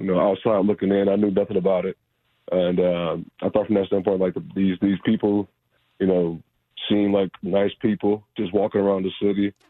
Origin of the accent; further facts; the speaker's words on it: Cleveland, Ohio, United States; I'm a big Cleveland kid, diehard fan for the Cavs. So, yeah, I mean, I was your average Cleveland Joe.